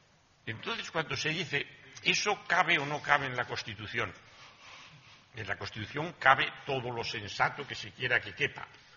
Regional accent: Madrid, Community of Madrid, Spain; soy madrileño de varias generaciones, cosa nada frecuente.

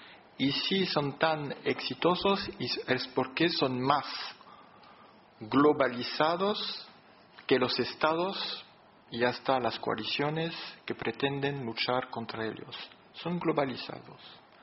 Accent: France; tengo que saludar como francés

